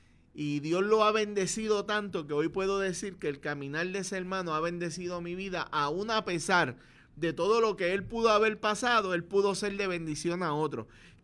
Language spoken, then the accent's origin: Spanish; Lares, Puerto Rico; Acá los que somos de Lares sabemos de lo que estamos hablando.